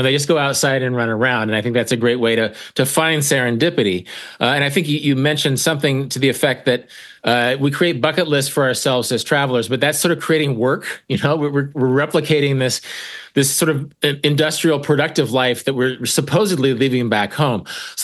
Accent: United States; As an American, there's so many Americans who've been there and found inspiration

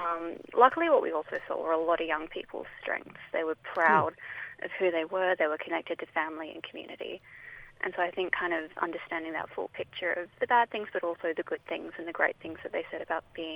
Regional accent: Perth, Western Australia, Australia; My mob are Yamagis, so we're from the Murchison region in Western Australia, but I've lived on Noongar country my whole life and I call it home.

